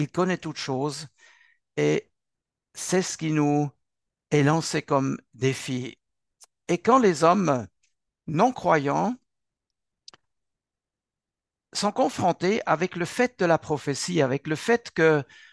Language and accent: French; Switzerland; first language German, Swiss German; French is a second language; Et vous entendez que ma langue maternelle n'est pas le français, mais l'allemand, respectivement le suisse-allemand.